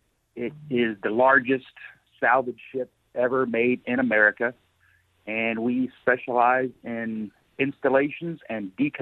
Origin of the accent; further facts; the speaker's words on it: Akron, Ohio, United States; That's correct. I'm from Akron, Ohio.